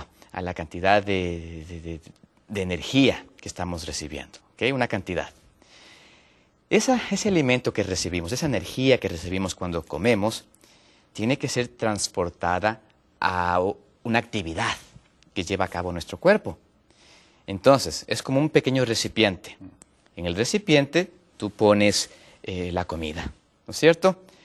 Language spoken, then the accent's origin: Spanish; Ecuador; yo vengo de Ecuador, allá en Sudamérica, un país muy bonito.